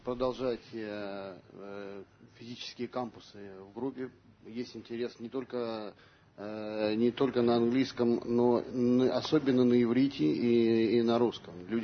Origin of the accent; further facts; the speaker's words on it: Toronto, Ontario, Canada; из Канады, Торонто.